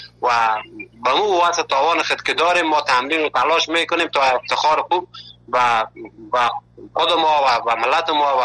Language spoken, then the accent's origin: Persian; Afghanistan; now in Malatya, Turkey